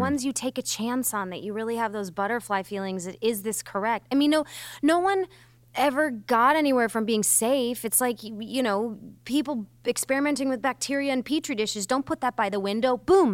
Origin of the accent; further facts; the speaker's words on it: Michigan, United States; I loved growing up in Michigan, though.